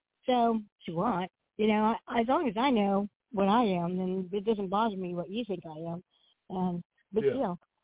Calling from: California, United States; Hello, I'm calling from California.

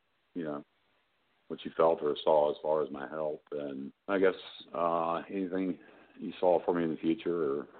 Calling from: New York, United States; I'm calling from New York.

